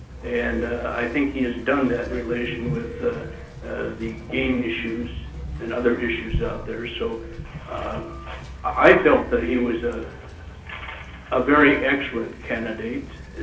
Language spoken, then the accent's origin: English; Minnesota, United States; now in Sitka, United States; I grew up in northern Minnesota